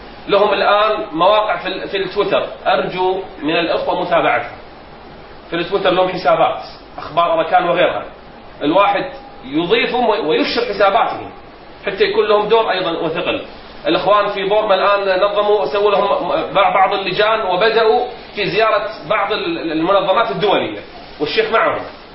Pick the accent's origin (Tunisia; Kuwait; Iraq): Kuwait; ومنهم أئمة عندنا في الكويت